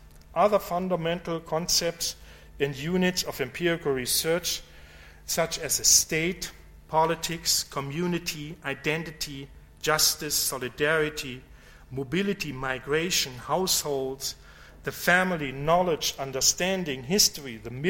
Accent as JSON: {"language": "English", "town": "Munich", "region": "Bavaria", "country": "Germany", "said": "You know, I come from Munich, but I'm not actually pretty much a fan of Bavarian football club"}